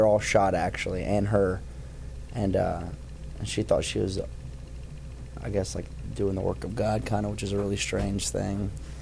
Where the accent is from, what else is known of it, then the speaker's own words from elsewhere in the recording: Florida, United States; Well, she got gunned down in my hometown in Florida.